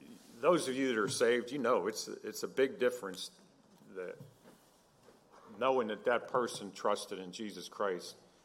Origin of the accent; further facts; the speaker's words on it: Pittsburgh, Pennsylvania, United States; You know, Pennsylvania, I'm from Pittsburgh. They had that plane crash in that field out there.